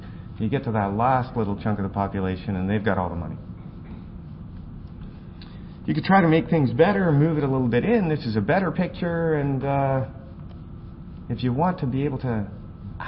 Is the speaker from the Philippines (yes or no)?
no; Canada; I'm Canadian, so I'm way down here.